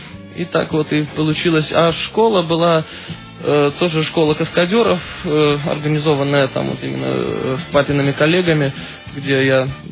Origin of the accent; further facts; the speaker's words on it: Saint Petersburg, Russia; also born or lived in Norilsk; родился вообще в Норильске, потом вот, ну, почти сразу в Питер переехали, и там я, в принципе, начал заниматься мопедным спортом